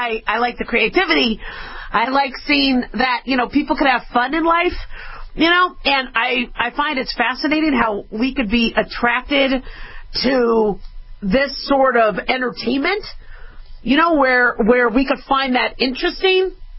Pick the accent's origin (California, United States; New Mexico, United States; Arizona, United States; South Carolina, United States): Arizona, United States; Arizonans are pretty, you know, they'll kind of say it like it is. I grew up in Arizona